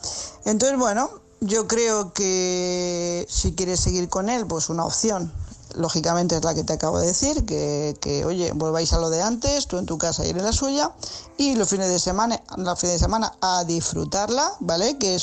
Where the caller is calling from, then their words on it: Tarragona, Catalonia, Spain; corresponsal de Tarragona